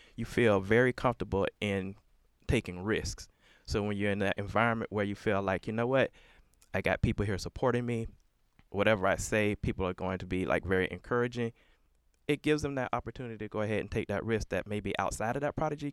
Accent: Florida, United States; Well, I'm from Hillsborough County.

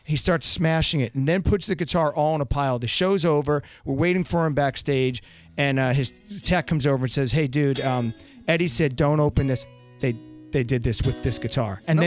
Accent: Bay Shore, New York, United States; I'm an idiot from Bayshore, Long Island.

